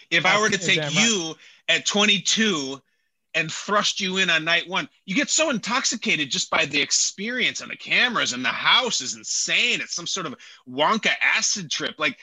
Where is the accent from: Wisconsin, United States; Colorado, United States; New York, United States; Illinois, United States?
Illinois, United States; Chicago; It just by purely coincidence, it was in my hometown of Chicago, just it having nothing to do with casting.